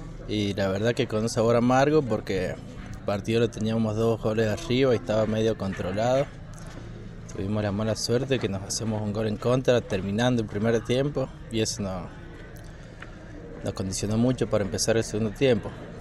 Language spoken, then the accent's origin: Spanish; San Juan, Argentina; Soy de San Juan, soy categoría 93, tengo 24 años